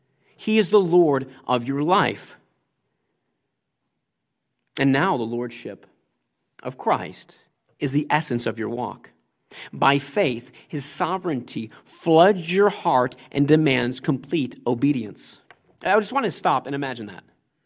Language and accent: English; United States; I'm from America. My wife's from France.